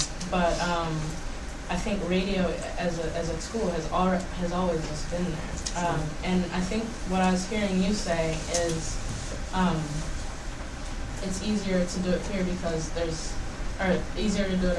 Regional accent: Ethiopia; I'm from Ethiopia, and growing up when I was little, like, all we ever, like, we had a shortwave radio

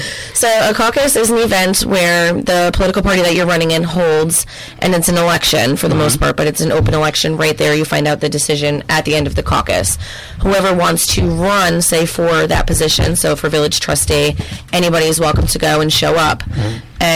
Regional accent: Catskill, New York, United States; So I'm from Catskill. I was raised here

